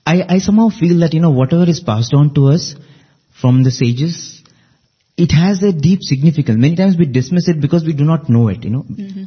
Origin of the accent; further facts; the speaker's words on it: Odisha, India; In fact, I come from Orissa and I know, you know, they revere tulsi.